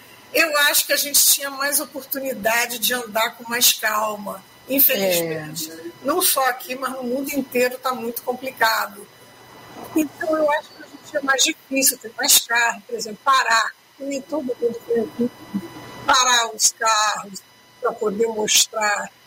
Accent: Rio de Janeiro, Brazil; now in Salvador, Brazil; Me chamam de soteropolitana também. Apesar de fluminense, eu sou soteropolitana também.

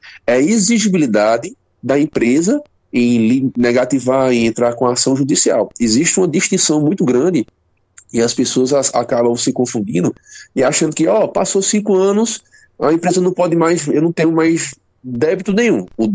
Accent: Brazil; O que acontece e que nos falta muito enquanto brasileiros é uma percepção sobre a educação financeira.

